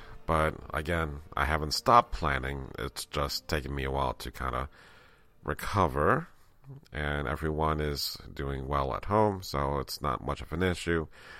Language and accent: English; Bronx, New York, United States; but being that I grew up in the Bronx, I'm like, oh, please, it's just a rainstorm.